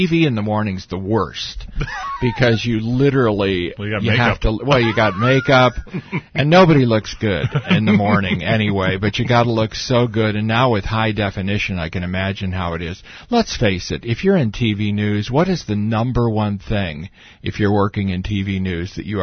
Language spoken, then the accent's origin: English; United States; when I was growing up on Lake Michigan, very close to Lake Michigan, we would lather on the baby oil.